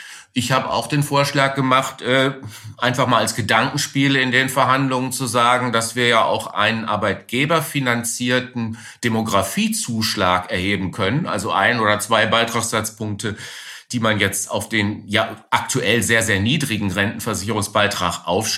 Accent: North Rhine-Westphalia, Germany; Ich komme aus dem Rheinland, es hätte noch immer Jod gejange, sagt man dort im Rheinland.

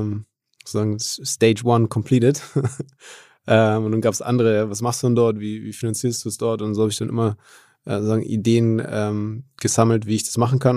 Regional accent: Nuremberg, Bavaria, Germany; also ich bin ja in Nürnberg aufgewachsen, da gibt's nicht so viel Welle.

